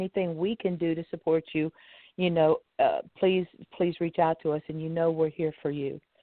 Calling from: Lighthouse Point, Florida, United States; I'm calling in from Lighthouse Point, Florida.

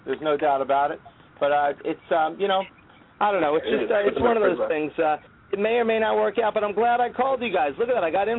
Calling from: Davie, Florida, United States; I'm calling from Davie, Florida. I got a little sports store here, Miami Hurricane store.

